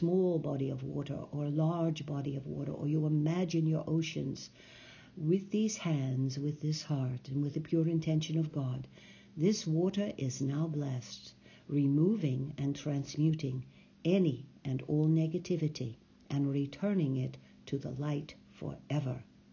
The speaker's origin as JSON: {"language": "English", "country": "United States", "lives_now": "New Zealand", "said": "I'm from the United States, but I'm currently in New Zealand"}